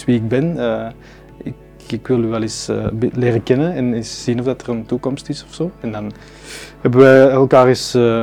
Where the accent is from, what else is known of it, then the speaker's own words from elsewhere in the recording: Ekeren, Flanders, Belgium; now in Edegem, Belgium; En ik woon in Edegem. Ik ben oorspronkelijk afkomstig uit Ekeren. Dus een beetje naar het zuiden afgezakt.